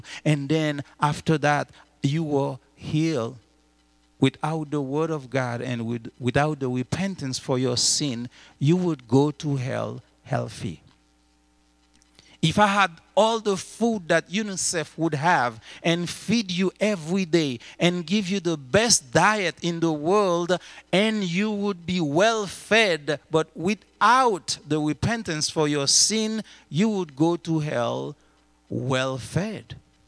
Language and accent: English; Haiti; because I have seen it growing up in an orphanage, growing up in Haiti.